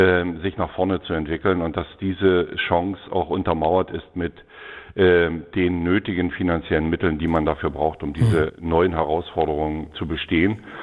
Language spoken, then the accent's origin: German; Lusatia, Germany; Also es gibt auch in der Lausitz, ich bin selber Lausitzer, deswegen kann ich das, glaube ich, sagen